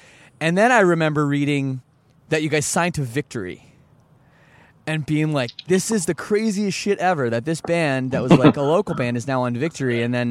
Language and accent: English; Toronto, Ontario, Canada; growing up in Toronto, that's where I'm from